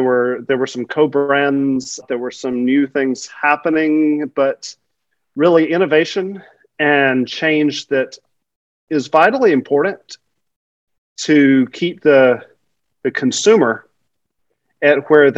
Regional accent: the South, United States; moved away as an adult; I grew up in the South in the US until my 20s when I hit the world for the past 25 years.

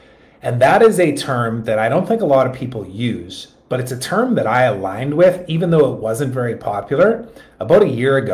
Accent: Kelowna, British Columbia, Canada; we live around the corner, but we're originally from Kelowna in British Columbia in Canada.

